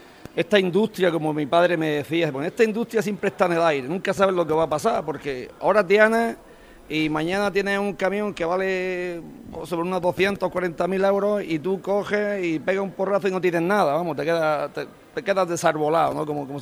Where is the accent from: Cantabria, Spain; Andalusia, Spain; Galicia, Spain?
Andalusia, Spain; Berja; En Berja somos, nos dicen los cubanos, correcto, sí, somos los cubanos.